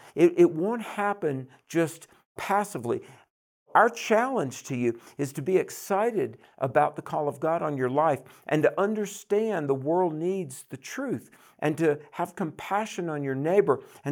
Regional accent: Greensboro, North Carolina, United States; I was in Pleasant Garden Elementary School outside of Greensboro, North Carolina, Central North Carolina, right in the geographic middle

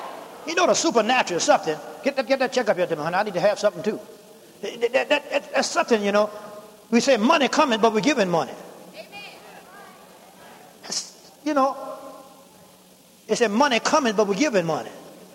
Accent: Louisiana, United States; I'm from Louisiana.

